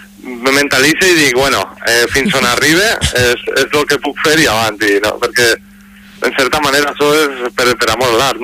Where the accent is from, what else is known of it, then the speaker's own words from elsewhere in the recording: Valencian Community, Spain; O sigui, Morvedre és la meva comarca, no?